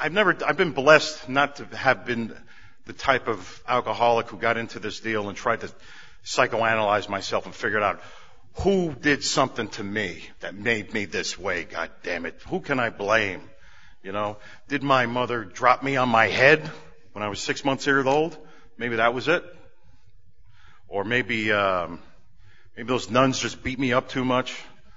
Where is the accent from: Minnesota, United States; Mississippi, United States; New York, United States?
New York, United States; Bronx; Most people know, well, everyone knows by now that I'm from New York. I'm from New York City. I'm a city boy. And I grew up in a place called the Bronx.